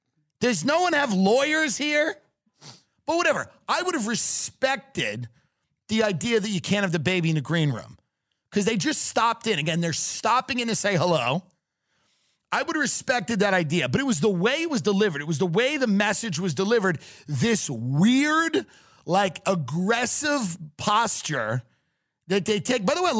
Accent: New York, United States; And New York, being from New York, again, I'm from New York.

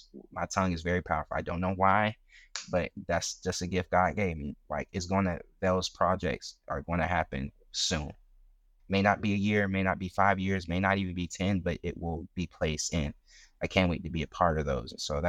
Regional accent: Charleston, South Carolina, United States; like, my hometown, like, I'm from Charleston, and I'm not gonna hold you, like, South Carolina, Charleston is a beautiful city. I love my community in Charleston

